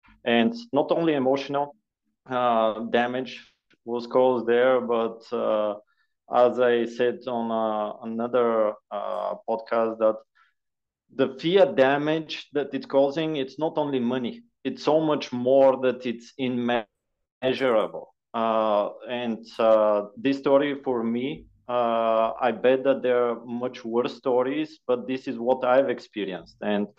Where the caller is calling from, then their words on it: Sofia, Sofia City, Bulgaria; I'm coming from Bulgaria, Sofia, Bulgaria, the capital. And joining live with Ireland right now.